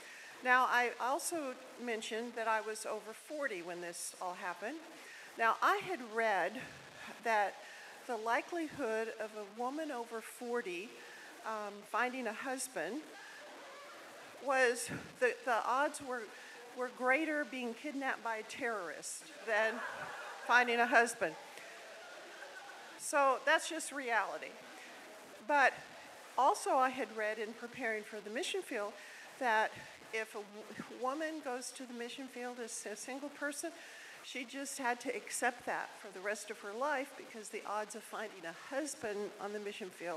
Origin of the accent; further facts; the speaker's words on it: United States; now in China; I'm an American living in China.